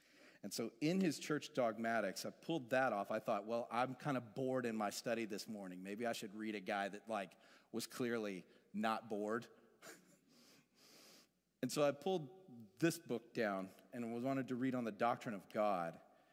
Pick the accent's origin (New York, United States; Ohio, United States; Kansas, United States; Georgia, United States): Georgia, United States; Woodstock; I mean, I'm from Woodstock, Georgia, okay? So, not hating on where I'm from, it's just we didn't talk about stuff like this.